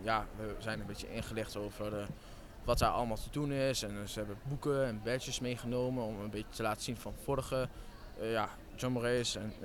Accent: Lemelerveld, Overijssel, Netherlands; Uit Leemerveld hier, ja.

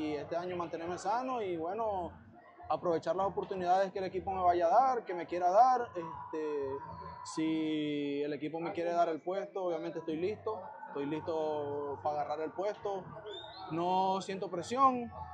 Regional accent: Maracaibo, Zulia, Venezuela; accent: Maracucho; Sí, claro, yo soy maracucho

